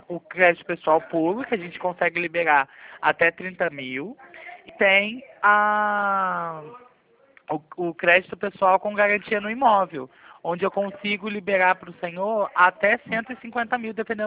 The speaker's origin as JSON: {"language": "Portuguese", "region": "Rio de Janeiro", "country": "Brazil", "said": "Eu sou do Rio de Janeiro."}